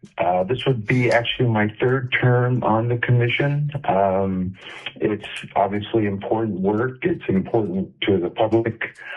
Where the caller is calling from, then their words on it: Anchorage, Alaska, United States; I'm calling from Anchorage, Alaska.